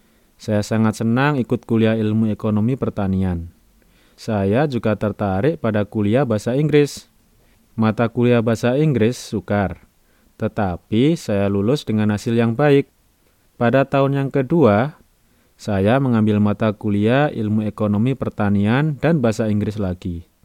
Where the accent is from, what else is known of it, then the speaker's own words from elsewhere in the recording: Bajawa, East Nusa Tenggara, Indonesia; born there; Saya lahir di Kota Bajawa di Pulau Flores pada tahun 1978.